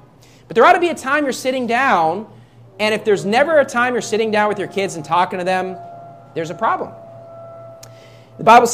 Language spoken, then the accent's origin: English; West Virginia, United States; I grew up in West Virginia. It's a four-season state.